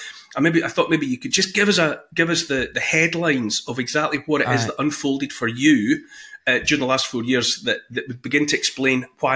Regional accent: Scotland, United Kingdom; We're both Scottish people brought up in the west of Scotland.

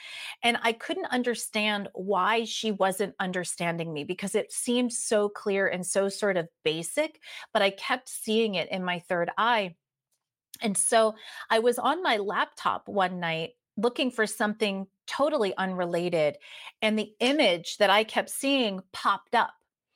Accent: East Coast, United States; Like I am originally from the East Coast of the United States, and I had never been to the West Coast. I'd never been to San Diego, California at this point.

